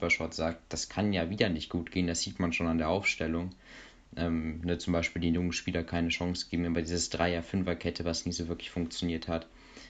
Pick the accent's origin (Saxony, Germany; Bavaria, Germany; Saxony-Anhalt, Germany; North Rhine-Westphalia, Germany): North Rhine-Westphalia, Germany; Dortmund; Und ich sag, als Dortmunder, ich würde mir wünschen, wenn Schalke wieder ein bisschen besser wird.